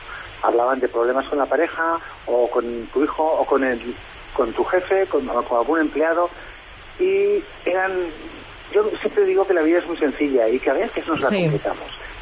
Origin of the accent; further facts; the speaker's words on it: Barcelona, Catalonia, Spain; born there; nací en Barcelona, tengo 58 años, soy economista